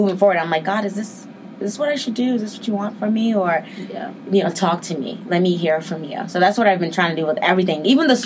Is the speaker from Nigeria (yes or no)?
yes; Nigeria; born there; we weren't born here, so we weren't citizens. And I was born in Nigeria.